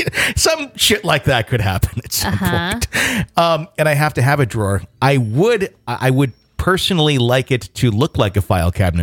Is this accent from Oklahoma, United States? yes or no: no; Michigan, United States; So back in my other stories, I mentioned that I'm Native American. I'm from Michigan, of course, but I also have family from one of the reservations in Wisconsin.